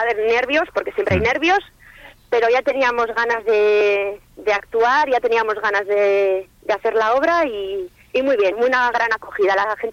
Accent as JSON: {"language": "Spanish", "town": "Laredo", "region": "Cantabria", "country": "Spain", "said": "yo porque soy de Laredo y lo veo como más, me impone más actuar en Laredo, porque hay gente que conoces"}